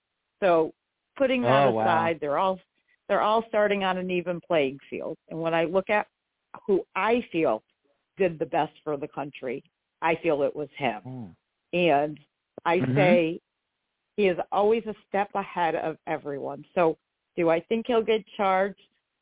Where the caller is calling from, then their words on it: New York, United States; I'm in New York State.